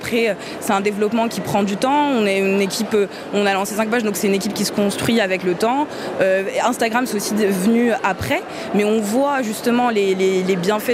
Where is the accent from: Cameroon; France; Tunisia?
Tunisia; en tant que Tunisienne, voilà, on a toujours su que ça existait